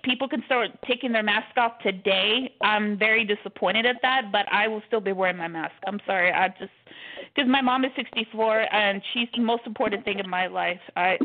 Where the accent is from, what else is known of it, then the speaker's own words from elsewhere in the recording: Houston, Texas, United States; Well, yes, I'm from Houston, Texas.